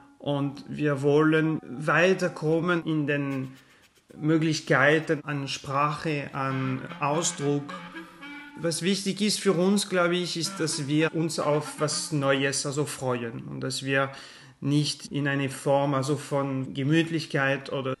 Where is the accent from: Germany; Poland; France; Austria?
France; Ich komme aus Frankreich.